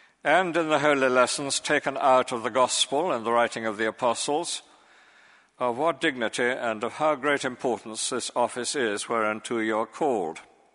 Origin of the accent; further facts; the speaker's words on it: Lewes, South East England, United Kingdom; I was brought up in Lewes, which is a county town, and the assizes are held there